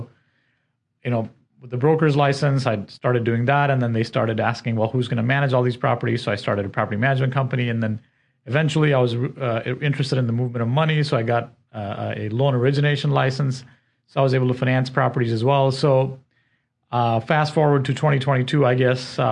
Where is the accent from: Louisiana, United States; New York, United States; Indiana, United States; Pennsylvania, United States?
Indiana, United States; Elkhart; So I grew up in Elkhart, Indiana, went to Purdue for engineering